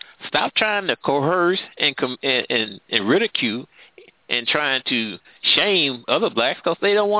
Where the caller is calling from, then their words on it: Missouri, United States; I'm calling from Missouri right now.